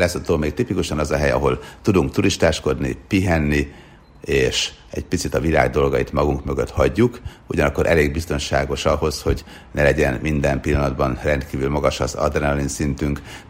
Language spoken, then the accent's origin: Hungarian; Sopron, Győr-Moson-Sopron, Hungary; én Sopronban nőttem fel, és minden reggel, amikor felébredtem a szobámból, a Schneeberget láttam, egy 4. emeleti panel tetejéről pont el lehetett látni a 60 kilométerrel lévő hóhegyig, Ausztriáig.